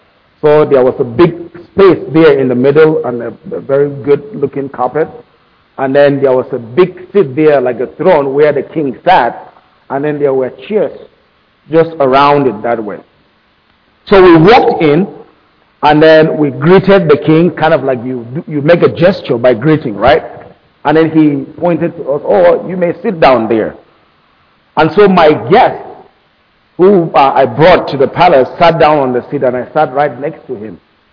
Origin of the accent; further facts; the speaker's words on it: Nigeria; Growing up in Nigeria, I know we still operate in the democratic system of government